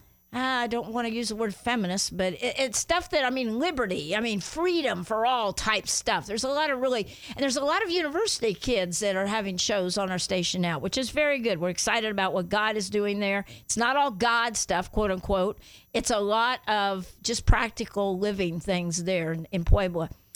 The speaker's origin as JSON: {"language": "English", "country": "Guatemala", "tie": "born or raised there", "said": "I grew up in Central America as a missionary's kid in Guatemala"}